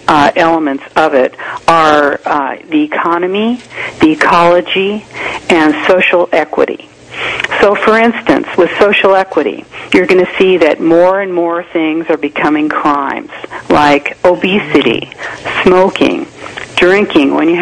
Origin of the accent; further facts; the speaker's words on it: United States; I'm an American, and I have as much right to, you know, what I'm... my personal life as